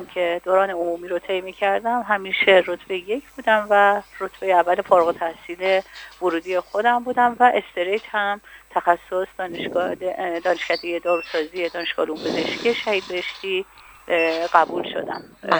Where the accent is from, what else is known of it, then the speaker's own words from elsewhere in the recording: Hamadan, Iran; تمایل قلبی خودم واقعیتش به آمدن به شهر خودم، مجدداً برگشتم به همدان و الانم مدت 5 سال هستش، 5 سال و نیم تقریبا در همدان